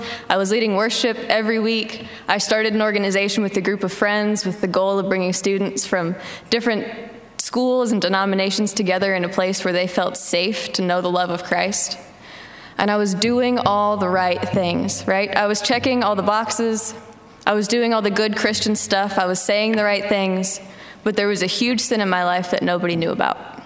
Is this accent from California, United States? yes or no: no; Florida, United States; So I grew up in Florida. I grew up in church. My grandpa's a pastor.